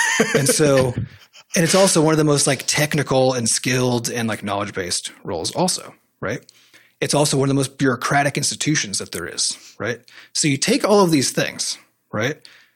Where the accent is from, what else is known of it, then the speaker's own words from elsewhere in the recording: United States; as an American, a hobby is a waste of time because it's not generating money